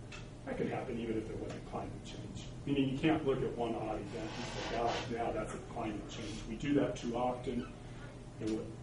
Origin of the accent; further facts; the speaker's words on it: Nebraska, United States; I grew up in Nebraska again, which became the number one most heavily irrigated state.